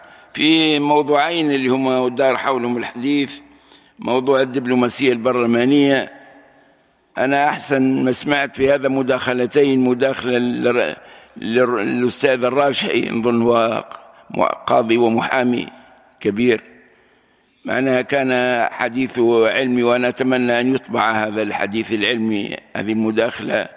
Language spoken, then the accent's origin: Arabic; Tunisia; ثم مشكل عندنا في تونس، أن مشكل أنه شيطنة بعضنا لبعض